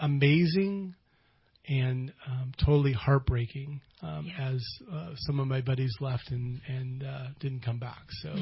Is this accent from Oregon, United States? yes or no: yes; Dayville, Oregon, United States; So I grew up in Eastern Oregon, a little town called Dayville outside of John Day.